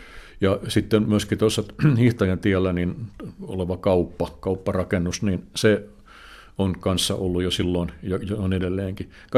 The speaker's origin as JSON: {"language": "Finnish", "town": "Helsinki", "region": "Uusimaa", "country": "Finland", "tie": "born or raised there", "said": "mä oon tosiaan syntyperäinen herttoniemeläinen ja lapsuuden kotini oli entisessä Herttoniemen ylisotamassa."}